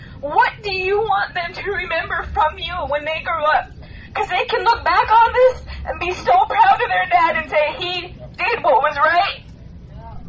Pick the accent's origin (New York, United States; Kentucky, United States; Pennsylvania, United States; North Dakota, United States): North Dakota, United States; I'm from North Dakota, where we originally had a proposed oil refinery to bring tar sands oil down to our refinery, to our reservation